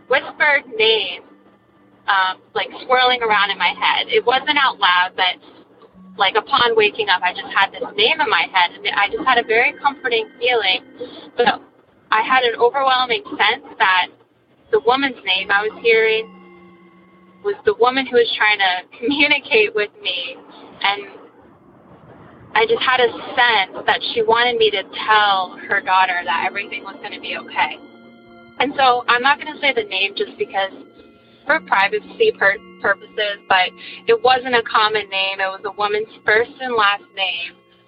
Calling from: New Hampshire, United States; I'm calling from New Hampshire.

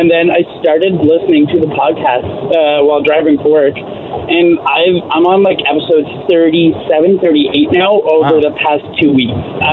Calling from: Ottawa, Ontario, Canada; and I'm calling from Ottawa, actually.

